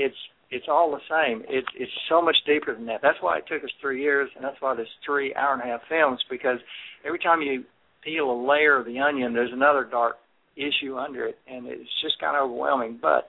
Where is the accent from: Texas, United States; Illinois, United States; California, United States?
Texas, United States; And I wanted to end the film with a dramatic note, which, as a Texan, six generations of the Alamo kind of comes to heart.